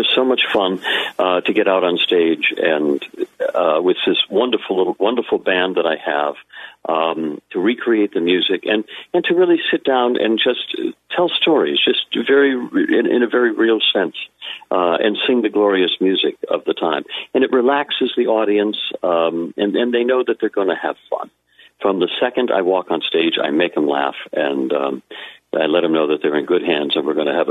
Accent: Connecticut, United States; That I grew up with in Connecticut.

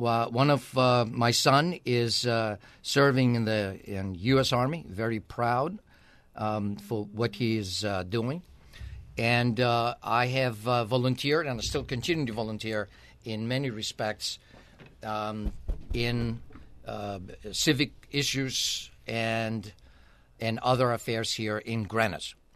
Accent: Greece; moved away as an adult; I'm an immigrant. Legal, that is. Yep. I came from Greece in 1981 to attend engineering school.

